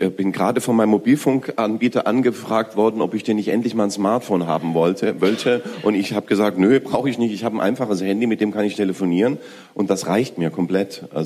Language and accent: German; Baden-Württemberg, Germany; Ich bin Schwabe